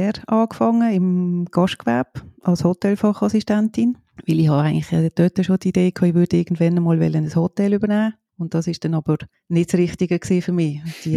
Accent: Liestal, Basel-Landschaft, Switzerland; Aufgewachsen bin ich im Kanton Basel-Land in Liestel, in einer Brauerei.

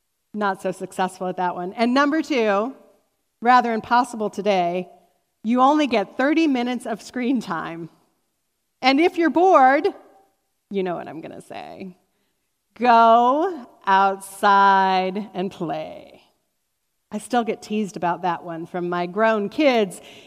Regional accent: Cuyahoga Falls, Ohio, United States; Growing up in Cuyahoga Falls in a cozy bungalow with two brothers, I remember playing a lot.

